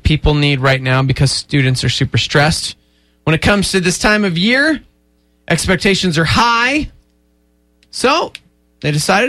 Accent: Texas, United States; moved away; I grew up in Texas, so that was my history.

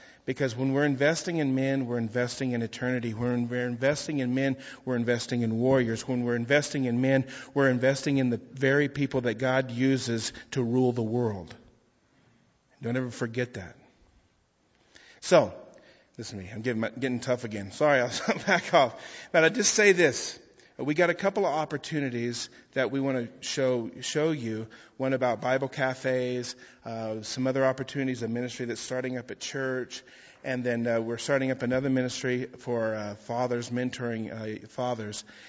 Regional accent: Bledsoe, Texas, United States; I'm a kid from Bledsoe, Texas. How many of you have heard of Bledsoe, Texas?

